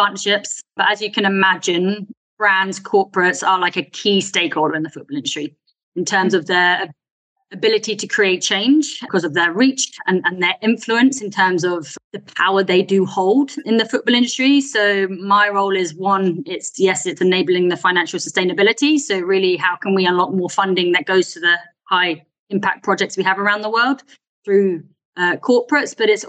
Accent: England, United Kingdom; moved away as an adult; now in Berlin, Germany; You can tell I'm English, maybe from the accent, but our head office is here. So I moved with the job.

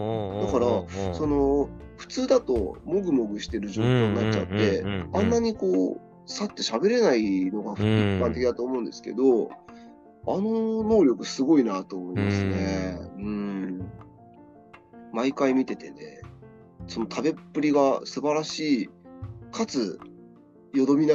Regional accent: Kansai, Japan; もともとね関西の方だから、

